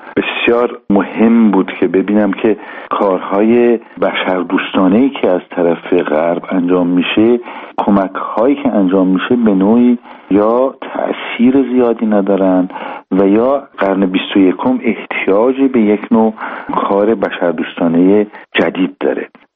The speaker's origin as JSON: {"language": "Persian", "country": "Iran", "said": "به عنوان یک ایرانی خودم"}